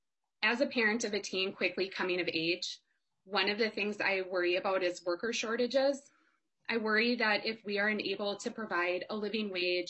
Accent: Oakdale, Minnesota, United States; I'm from Oakdale.

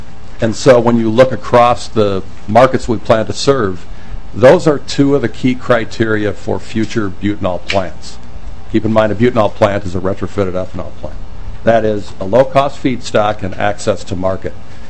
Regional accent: Minnesota, United States; I'm also a Minnesotan, so I've spent 48 years here. I went to school here and worked for H.B. Fuller and Cargill.

